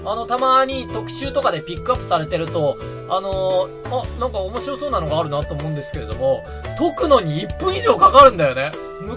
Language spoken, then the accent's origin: Japanese; Yamaguchi, Japan; 僕は地元が山口なんですけども、山口はまあ田舎ですから、神社とか結構あるんですよ。